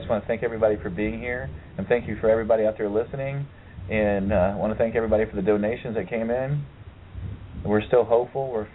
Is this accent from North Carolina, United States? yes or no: no; Ohio, United States; And I'm actually from Ohio. That's where I was raised. But ever since I've been to Colorado, now I have a tendency to tell people my home is in Colorado.